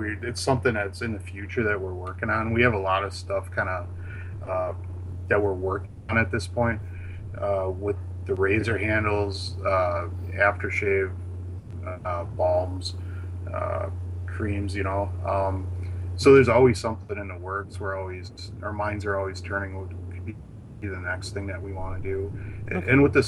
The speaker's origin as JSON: {"language": "English", "town": "Manitowoc", "region": "Wisconsin", "country": "United States", "tie": "born or raised there", "said": "So I work with a soap maker here out of my hometown here in Manitowoc, Wisconsin"}